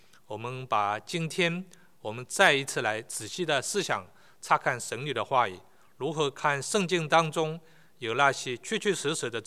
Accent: China; 那这个现在呢，我们中国人呢也很聪明啊

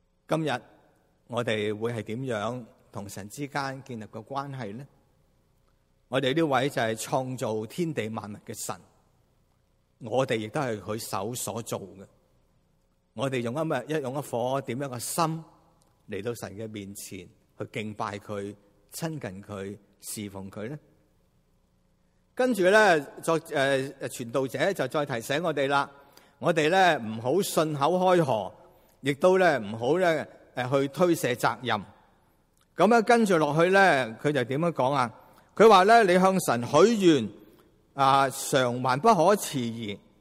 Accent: China; 其实呢有时呢呢种嘅拜神模式呢其实我哋中国人呢都唔陌生㗎

